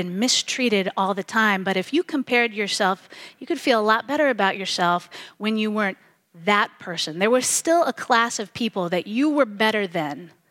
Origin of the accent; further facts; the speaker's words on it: United States; I love America. I love being American. I have traveled and lived abroad.